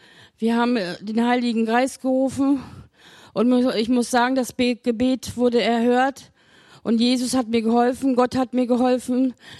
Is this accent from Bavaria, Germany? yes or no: yes; Günzburg, Bavaria, Germany; ich bin aus Günzburg